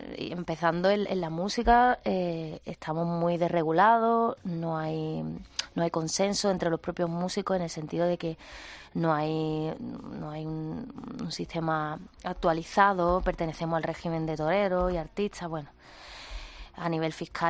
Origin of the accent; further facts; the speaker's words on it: Spain; Los españoles somos muy en general somos muy españoles, ¿no?